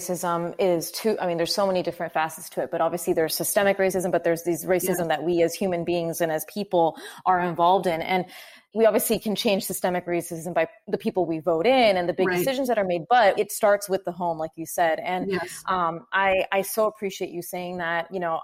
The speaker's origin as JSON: {"language": "English", "country": "United States", "said": "because I'm an Indian American woman trying to share, you know, that perspective."}